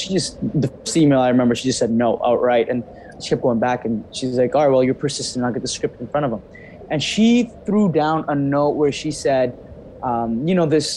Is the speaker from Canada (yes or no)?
yes; Hamilton, Ontario, Canada; where I grew up in Hamilton, Ontario.